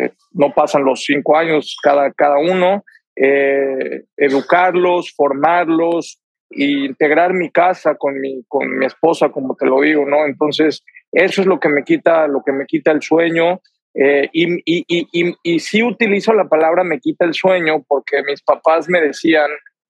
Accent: Mexico; soy mexicano

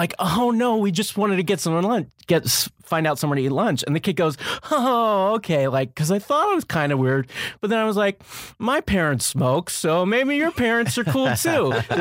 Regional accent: Pennsylvania, United States; So I grew up outside of Philly, very suburban, and I went to NYU for school.

